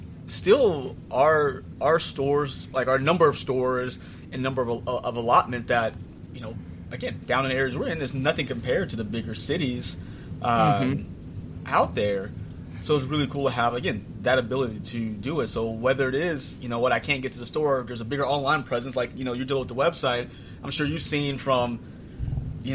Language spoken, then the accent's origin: English; Beaumont, Texas, United States; Because I grew up in Beaumont, so I can literally throw a rock at Charles for where I grew up.